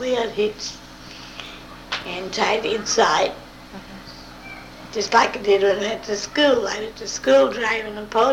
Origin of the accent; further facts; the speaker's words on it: United States; I was born near Brimfield, say, because yes. I can't tell you exactly the place. But we lived on this farm down there, what is now Fox Creeks.